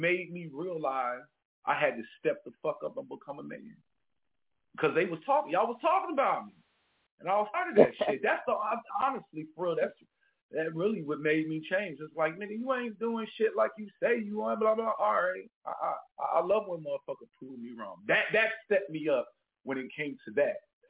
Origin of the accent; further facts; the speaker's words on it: Kansas City, Missouri, United States; I am thankful for my hometown, Kansas City, motherfucking Missouri. I am very thankful for that city because if it wasn't for that, I wouldn't be the person that I am today.